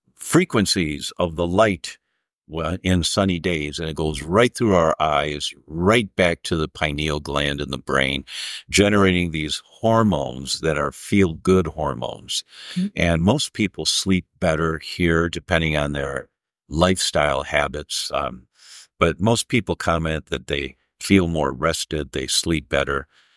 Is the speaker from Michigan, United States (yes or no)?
yes; Detroit, Michigan, United States; And I'm from Detroit originally.